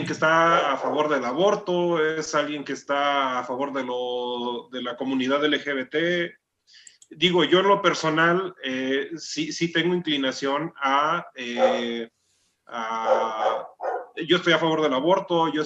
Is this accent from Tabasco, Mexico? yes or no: no; Guanajuato, Mexico; No, yo soy de acá de Guanajuato, imagínate.